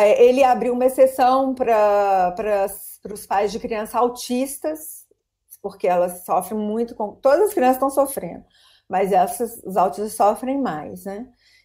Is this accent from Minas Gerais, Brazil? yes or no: yes; Minas Gerais, Brazil; now in Spain; Espanha é mais ou menos a mãe de Minas, eu sou mineira.